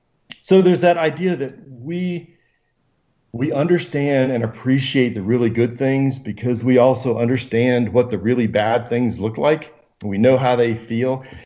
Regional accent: Georgia, United States; now in Phoenix, United States; So, I grew up in Georgia. So, if you're familiar with the Southeast, college, there's college football and then there's everything else.

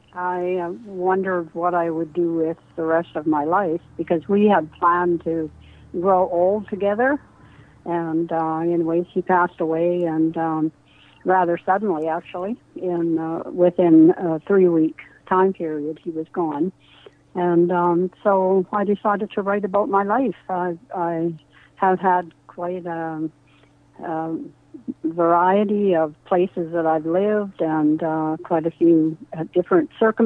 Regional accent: Saskatchewan, Canada; I grew up in Saskatchewan

